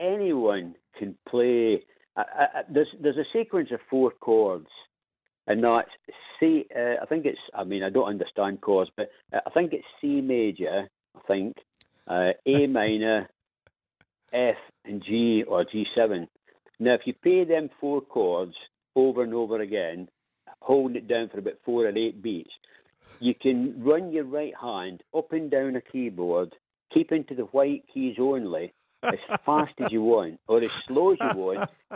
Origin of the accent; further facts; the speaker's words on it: Old Cumnock, Scotland, United Kingdom; accent: Scottish; moved away; I was born in Newcomnock, Ayrshire, and then I moved to Old Comnock, where I lived for... Well, till 1979, I left Scotland in 1979.